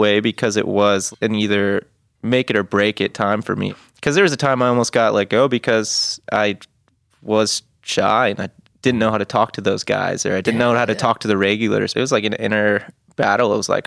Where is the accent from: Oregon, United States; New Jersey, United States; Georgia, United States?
Oregon, United States; Grants Pass; also born or lived in Portland; No, I was born in Portland. Moved to Grants Pass when I was six. Lived here for 20 years.